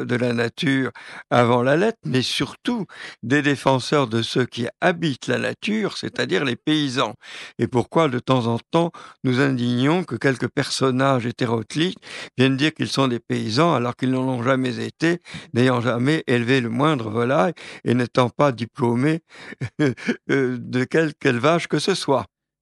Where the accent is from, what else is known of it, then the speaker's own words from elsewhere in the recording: France; personnellement, je suis français, j'attache beaucoup d'importance à la défense de la langue française.